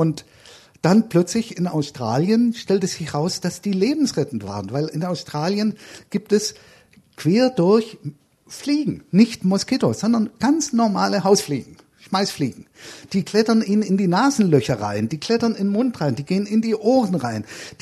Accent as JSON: {"language": "German", "region": "Baden-Württemberg", "country": "Germany", "said": "Und ich bin Schwabe, also ich kann das relativ gut."}